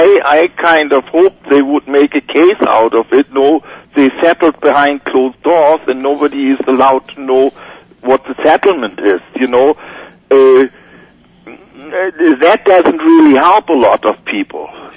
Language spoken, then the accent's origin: English; Germany; English is a second language; I grew up near the Berlin Wall, you know, on the good side of Germany, you know, on the other side there was East Germany.